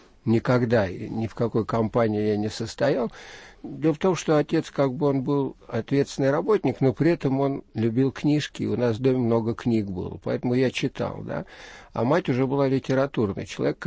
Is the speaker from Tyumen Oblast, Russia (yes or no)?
no; Moscow, Russia; born there; Родился в Москве.